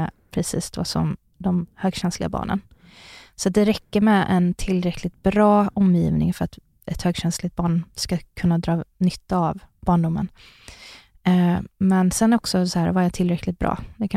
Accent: Sunne, Värmland, Sweden; jag växte upp i Sunne i Värmland.

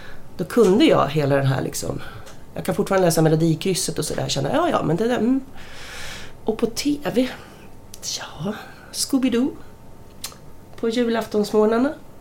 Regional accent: Uddevalla, Västra Götaland County, Sweden; born there; Sen flyttade de ett kort tag till Uddevalla och födde mig. Och sen så flyttade vi till Stockholm och sen till Täby.

